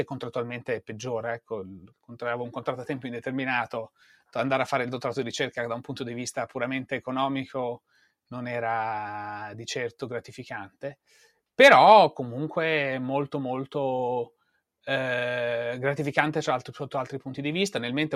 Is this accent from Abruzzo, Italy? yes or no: no; Forlì, Emilia-Romagna, Italy; Nella lontana Forlì, dove mia città natale e mia città dove sono cresciuto, non Natale, dove sono cresciuto che mi ha dato le origini